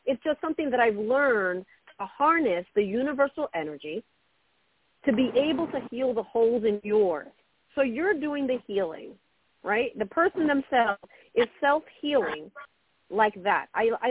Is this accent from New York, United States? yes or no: yes; Brooklyn, New York, United States; No, I grew up in Brooklyn, New York. I come from very humble beginnings. I grew up in the low-income housing projects, the Marcy Projects, they're called.